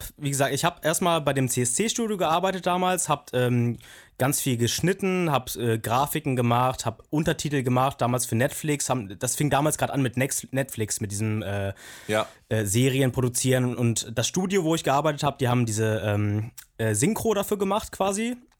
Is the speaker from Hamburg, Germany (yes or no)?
yes; Hamburg, Germany; und bin aus Hamburg und ich bin Filmemacher und Videoproduzent